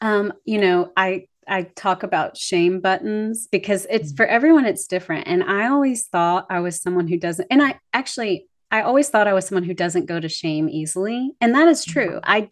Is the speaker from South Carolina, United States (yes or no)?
no; Louisiana, United States; I grew up in Louisiana and we didn't have certain foods. And so now even living in Texas for a decade